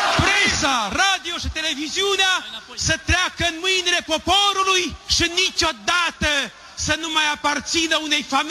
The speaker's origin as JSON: {"language": "Romanian", "country": "Romania", "said": "Să fim mândri că suntem români."}